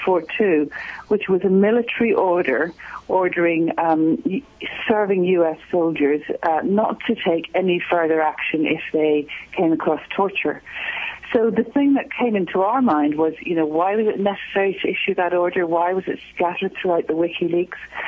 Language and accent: English; Ireland; now in England, United Kingdom; as an Irish journalist working in England